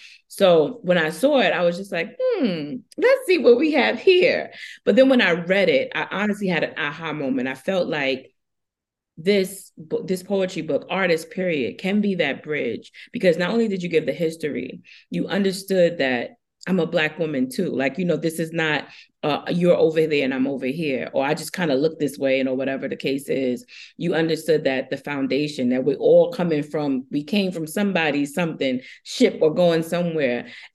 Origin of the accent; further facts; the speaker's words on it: Brooklyn, New York, United States; my roots are from down south and this, that, and the third. But when I grew up in Brooklyn, so I went to the Dominican ladies to do my hair.